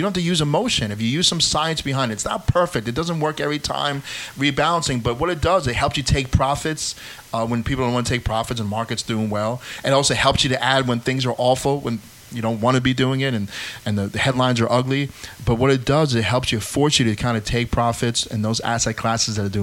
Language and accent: English; New York, United States; So I grew up in Northern Westchester, and that's when WLNA was very big.